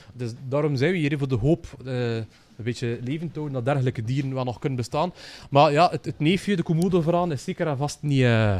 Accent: Flanders, Belgium; We zijn als Vlaming, dus we kunnen dat goed, hè.

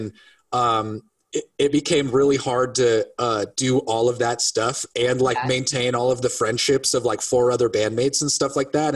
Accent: Tacoma, Washington, United States; moved away as an adult; also born or lived in Europe; Yeah, born and raised in Tacoma, moved to Europe when I was 18 and moved back when I was 24.

